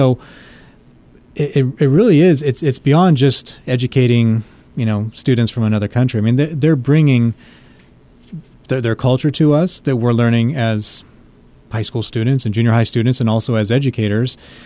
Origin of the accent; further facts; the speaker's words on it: California, United States; And so we are at an advantage when we can say we're from California.